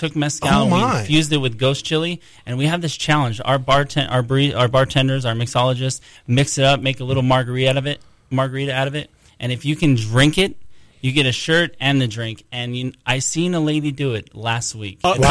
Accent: Tucson, Arizona, United States; I like to say that I'm fun and I'm from Tucson.

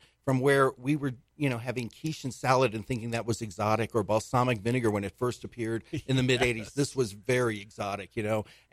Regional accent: Buffalo, New York, United States; Well, that's kind of funny, because in my family, growing up in Buffalo, we did not have alcohol in our house.

